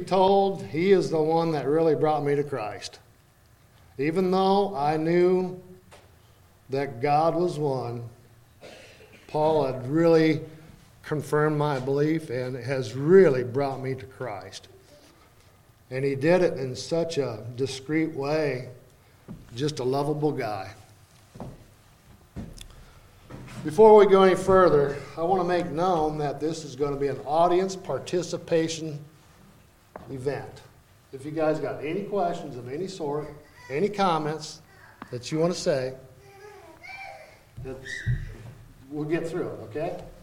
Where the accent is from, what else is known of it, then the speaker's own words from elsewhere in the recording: Victor, Iowa, United States; I grew up around Victor, Iowa my whole life. I've lived in parts of the United States, several parts of the United States for small gents at a time, but for the most part, my roots are from Iowa.